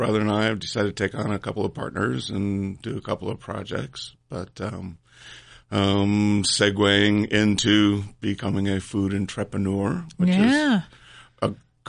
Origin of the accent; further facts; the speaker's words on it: Atlanta, Georgia, United States; born there; Not originally. I was born in Atlanta, but I've been here since 1997.